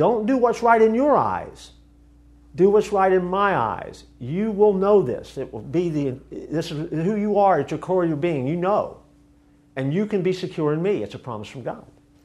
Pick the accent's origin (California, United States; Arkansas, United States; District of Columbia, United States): Arkansas, United States; I'm a Bubba, I'm from Arkansas, you know, I'm just a good old boy, but I'm different. I've got that Midwestern roots kind of thing going on.